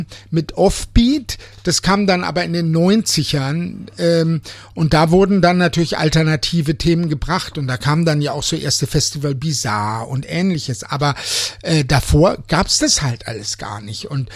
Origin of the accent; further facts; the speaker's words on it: Bayreuth, Bavaria, Germany; weil es gab ja auch bei uns in Bayreuth keine Klamottenläden